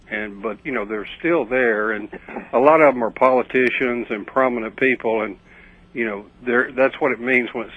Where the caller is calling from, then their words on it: Chattanooga, Tennessee, United States; also born or lived in Deep South; I'm talking out of Chattanooga, Tennessee there, WGOW.